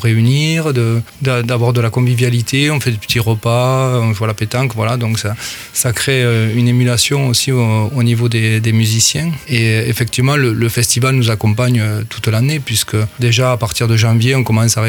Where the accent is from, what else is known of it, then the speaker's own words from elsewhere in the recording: Condom, Occitanie, France; born there; moi, par exemple, je suis né à Condon